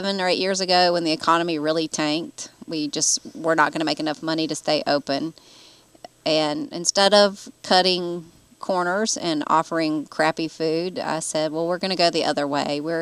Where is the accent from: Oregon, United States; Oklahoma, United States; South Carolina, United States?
South Carolina, United States; Sumter; And I'm from Sumter, so we looked around Sumter some, and Manning and Santee, and then up this way